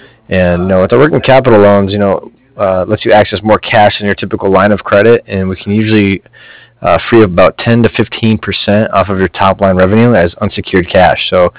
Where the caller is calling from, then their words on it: Cardiff, Wales, United Kingdom; Cardiff. It's a Cardiff, like Frank Frank.